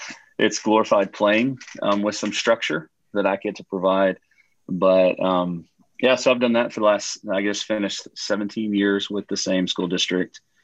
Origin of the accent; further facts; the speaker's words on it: Texas, United States; But I grew up in West Texas, right outside Lubbock. So West Texas for Texans is not El Paso. It's the panhandle, west part of the panhandle. But I grew up there and then moved to Central Texas when I graduated college with a teaching degree.